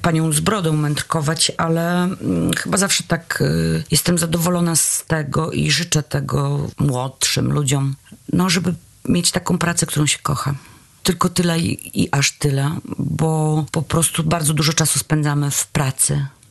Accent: Legnica, Lower Silesian Voivodeship, Poland; Ja pochodzę z miasta Legnica.

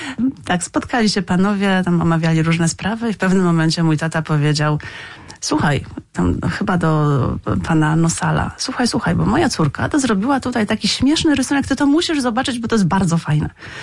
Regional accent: Kielce, Świętokrzyskie Voivodeship, Poland; Wychowywałam się właściwie w domku przy lesie. No ale później nadszedł ten czas, kiedy trzeba było do szkoły jednak pójść. W związku z tym rodzice przeprowadzili się do Kielc.

